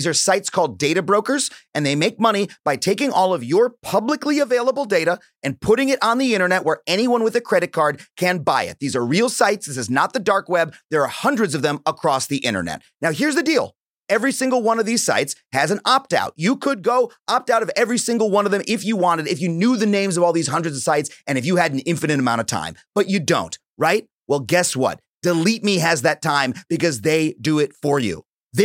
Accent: Long Island, New York, United States; I grew up on Long Island

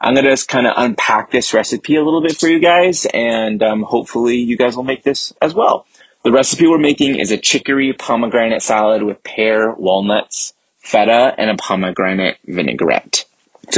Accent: California, United States; I am from the San Francisco Bay Area.

